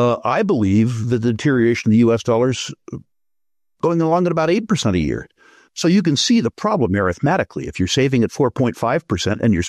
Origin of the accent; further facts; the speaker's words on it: United States; I say most importantly, not merely because I'm American